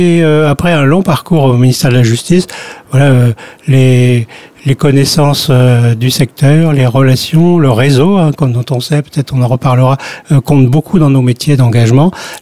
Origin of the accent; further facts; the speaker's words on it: Champigny-sur-Marne, Île-de-France, France; Donc j'ai grandi à Champigny-sur-Marne et avec une forte envie d'en sortir.